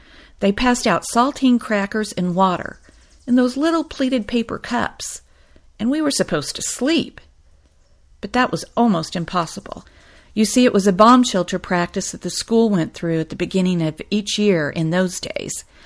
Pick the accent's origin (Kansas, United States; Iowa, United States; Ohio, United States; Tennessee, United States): Kansas, United States; Shawnee; I was born and raised in Shawnee, Kansas